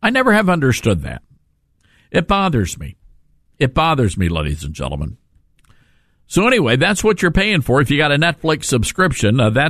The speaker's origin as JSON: {"language": "English", "region": "the South", "country": "United States", "said": "And look, I'm from the South. I'm a Southerner. You could say I'm a redneck."}